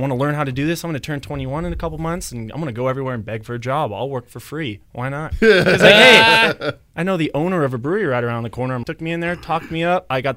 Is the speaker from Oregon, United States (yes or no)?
no; Torrance, California, United States; now in San Diego, United States; I moved down to San Diego from Torrance, came down to play baseball at Cal State San Marcos